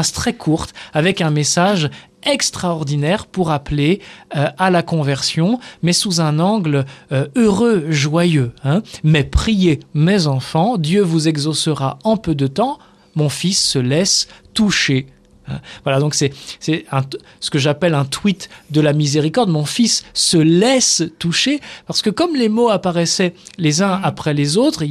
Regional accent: Rennes, Brittany, France; born there; c'est ma région natale. Moi, je suis né à Rennes.

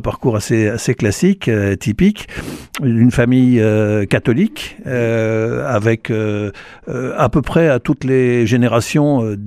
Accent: Saint-Girons, Occitanie, France; moi, je suis un Toulousain d'origine. Okay. D'ailleurs, ce n'est pas tout à fait exact. Je suis un Ariégeois d'origine. Très voilà. Bien, oui, oui. Moi, je suis de la région de Saint-Girons. Je suis même du Couserans.

